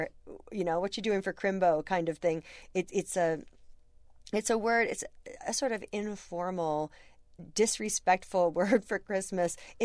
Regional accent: Key West, Florida, United States; and I grew up in Key West, for example, where no one ever puts a G on the end of an ING word.

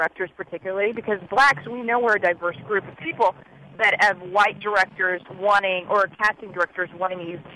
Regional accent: Midwest, United States; I grew up in the Midwest and in the suburbs, and as an African American, I was fine with that.

